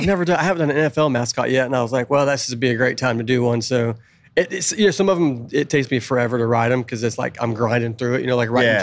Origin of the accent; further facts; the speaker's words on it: Tennessee, United States; Like, I like Tennessee because I'm from Tennessee.